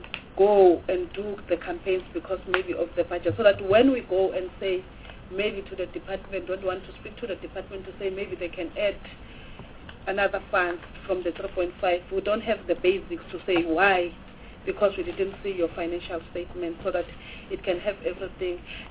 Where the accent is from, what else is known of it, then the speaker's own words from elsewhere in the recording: Mpumalanga, South Africa; Because I'm from Mpumalanga, I won't speak about Limpopo that much